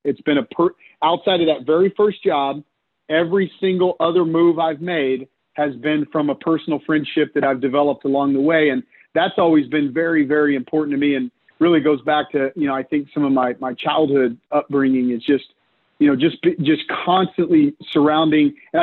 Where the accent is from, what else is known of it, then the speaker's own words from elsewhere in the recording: Dallas, Texas, United States; I grew up in Dallas and born and raised there and went to school at Texas A&M University.